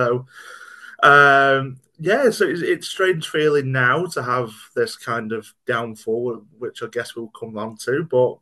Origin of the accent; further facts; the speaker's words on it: Stoke-on-Trent, West Midlands, United Kingdom; So, yeah, I'm originally from Stoke-on-Trent.